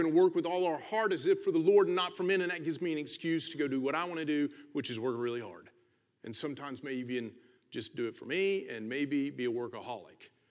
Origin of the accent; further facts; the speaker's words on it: the South, United States; we're both from the South. We're kind of southern boys